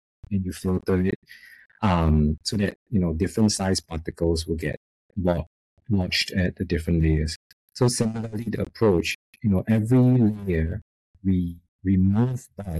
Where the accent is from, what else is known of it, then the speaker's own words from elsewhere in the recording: Singapore; accent: Singaporean; now in California, United States; And if you're wondering about my accent, I'm originally from Singapore. I currently live in the U.S. in the West Coast in California, but I'm originally from Singapore. So if I sound weird, it's the Crazy Rich Asian accent.